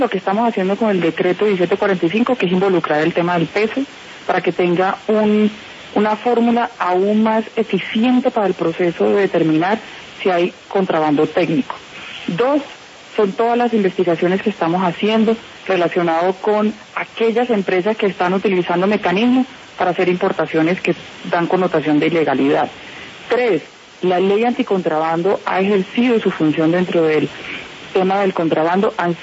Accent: Colombia; si nosotros como colombianos somos permisivos con el tema del contrabando, pues nunca se va a acabar

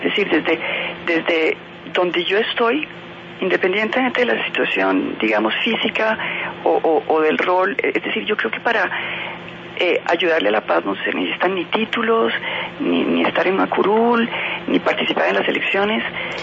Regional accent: Colombia; Si nosotros como colombianos queremos obtener todo

